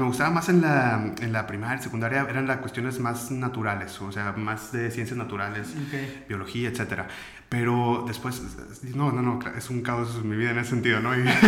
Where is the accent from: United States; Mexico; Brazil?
Mexico; Villaldama, Nuevo León; also born or lived in Monterrey; nací aquí en Monterrey, soy regio, y después me fui a vivir a Villaldama, en Villaldama, Nuevo León, que es al norte, es un pueblito que está como a unos 85 kilómetros, chiquito, tiene algunos 4.000 habitantes más o menos.